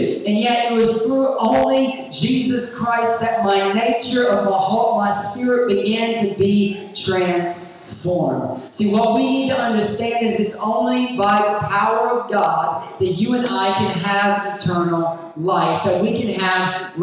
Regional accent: United States; I grew up in the United States and was brought up going to church and things like

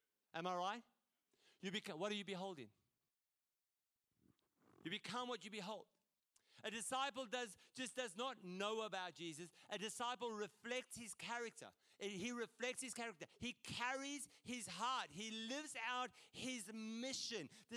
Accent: South Africa; I'm very independent, and I'm South African on top of it.

